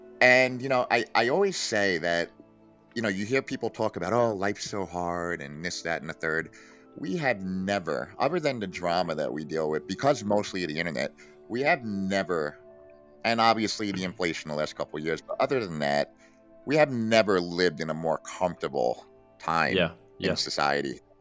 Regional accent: New York City, New York, United States; Well, you know, I'm 44 years old, and I grew up in New York City in a very legendary time period.

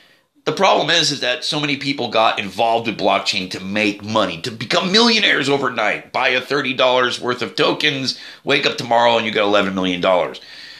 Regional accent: United States; There's bias towards me, and I'm an American, and I'm a very neutral American.

